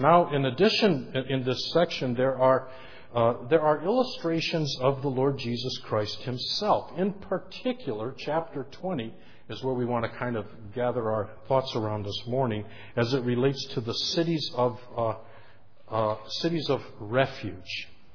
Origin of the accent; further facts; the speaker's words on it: Detroit, Michigan, United States; when I was 17, 1967, if you remember, I was born and raised in Detroit